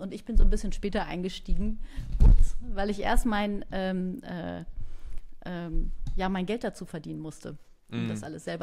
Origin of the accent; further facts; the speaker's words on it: Paderborn, North Rhine-Westphalia, Germany; Ich bin im Großbereich Paderborn groß geworden.